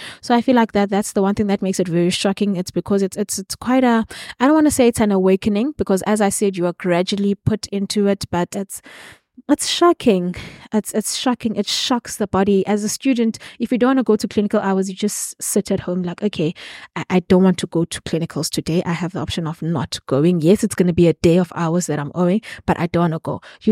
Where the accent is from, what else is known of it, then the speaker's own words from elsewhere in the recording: Eastern Cape, South Africa; So technically, I grew up here, I studied here, I worked here.